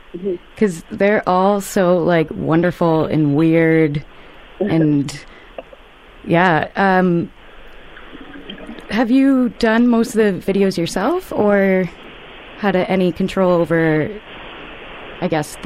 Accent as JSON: {"language": "English", "town": "Guelph", "region": "Ontario", "country": "Canada", "said": "And I'm from Guelph, but I was in Toronto at the time"}